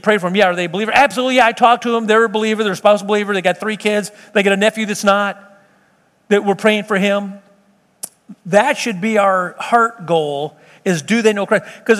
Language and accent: English; Chicago, Illinois, United States; my grandfather, we grew up on South Side Chicago